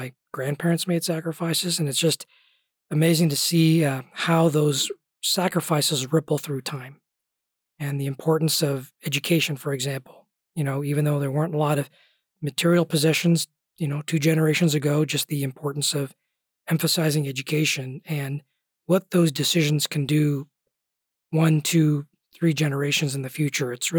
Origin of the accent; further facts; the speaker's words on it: Ohio, United States; also born or lived in India; I was born in India, but came to the U.S. at a very young age and grew up in northeastern Ohio.